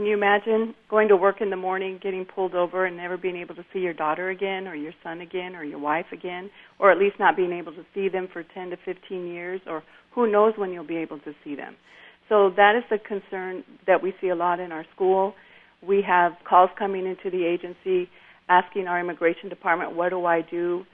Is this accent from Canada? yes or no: no; Arizona, United States; people, oh, where are you from? Oh, from Arizona.